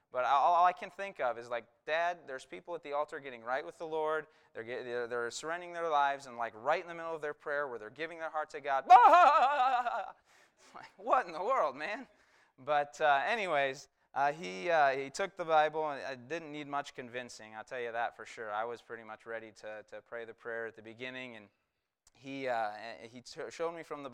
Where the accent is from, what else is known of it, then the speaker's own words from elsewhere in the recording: Gaylord, Michigan, United States; But we're from Gaylord, Michigan